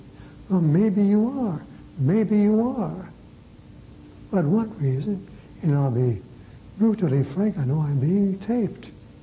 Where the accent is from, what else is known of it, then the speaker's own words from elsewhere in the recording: United States; How blind we can be to the deepest need of not thousands but millions of our fellow Americans.